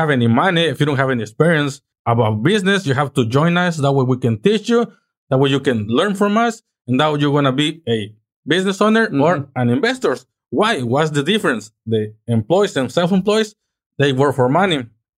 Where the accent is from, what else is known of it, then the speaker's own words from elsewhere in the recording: Mexico; English is a second language; now in United States; So I'm from Mexico, 3 hours from Mexico City. So I've been here for like 23 years.